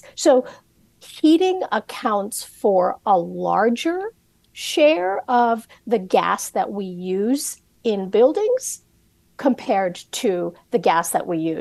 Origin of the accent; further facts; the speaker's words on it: California, United States; I grew up all over the place. I grew up a lot in California, in Southern California.